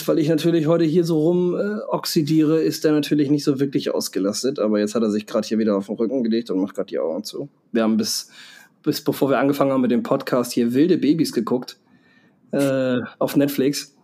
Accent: Baltic coast, Germany; ich bin an der Ostsee groß geworden, wir hatten früher einen Campingplatz an der Ostsee

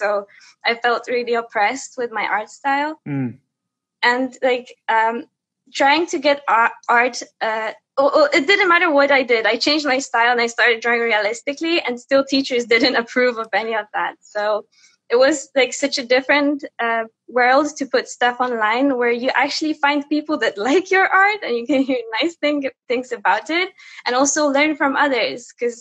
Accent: Poland; English is a second language; because I'm from Poland, from rather a small town in there.

